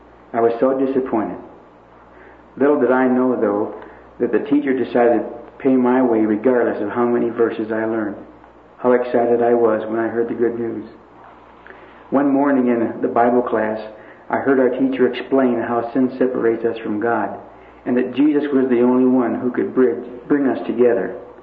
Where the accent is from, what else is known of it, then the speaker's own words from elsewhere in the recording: Chicago, Illinois, United States; moved away; also born or lived in Pennsylvania; We moved to Pennsylvania from Chicago during the war in 1942 when gas was rationed and tires were hard to get.